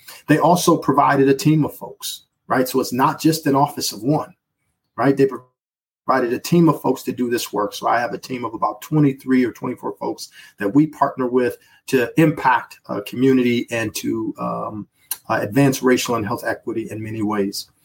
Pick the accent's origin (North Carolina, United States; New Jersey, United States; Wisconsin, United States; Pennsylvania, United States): Wisconsin, United States; Milwaukee; so my hometown is Milwaukee, Wisconsin.